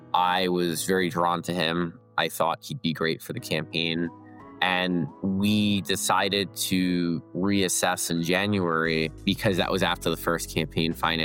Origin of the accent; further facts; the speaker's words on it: New York City, New York, United States; I was from Bay Ridge and I grew up there. So I knew the area well.